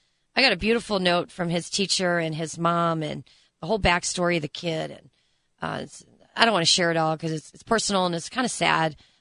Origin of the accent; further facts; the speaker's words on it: Collinsville, Illinois, United States; And he lived in Collinsville, same as my hometown.